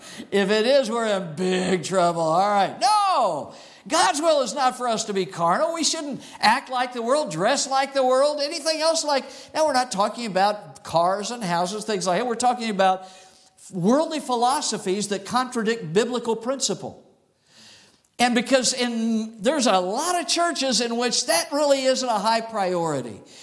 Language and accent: English; Arizona, United States; I grew up in Arizona, they have a lot of pyrite around Arizona